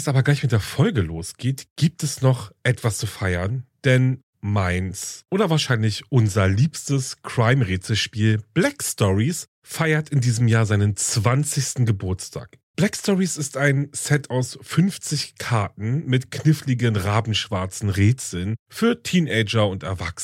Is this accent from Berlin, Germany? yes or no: yes; Berlin, Germany; vor allem spielt er in Berlin, also in meiner Heimatstadt.